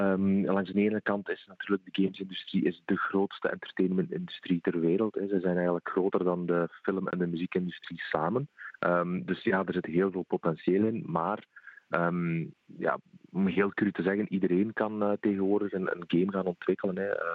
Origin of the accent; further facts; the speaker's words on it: Belgium; Dus daar mogen we als Belg zeer fier op zijn